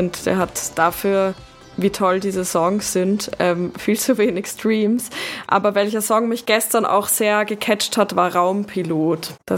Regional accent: Austria; Ich bin ja aus Österreich

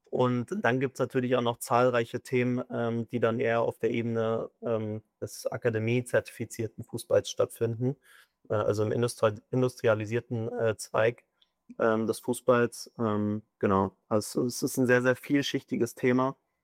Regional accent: Berlin, Germany; Ja, ich komme aus Berlin

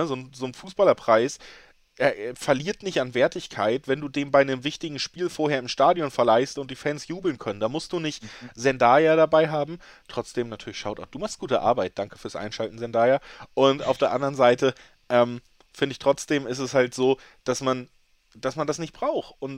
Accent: Hamburg, Germany; Ich komme ja originär aus Hamburg.

